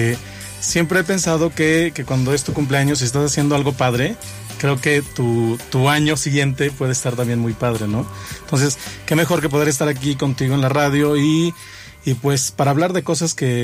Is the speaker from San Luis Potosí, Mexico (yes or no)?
yes; San Luis Potosí, Mexico; also born or lived in Zacatecas / Monterrey; Yo nací en Zacatecas, pero soy potosino desde los 2 años. Yo empecé a hacer me fui a vivir un tiempo a Monterrey.